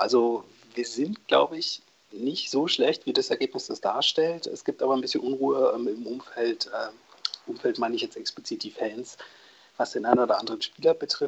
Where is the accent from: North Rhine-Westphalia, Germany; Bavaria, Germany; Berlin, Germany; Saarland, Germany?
North Rhine-Westphalia, Germany; Ich bin ja Ostwestfale.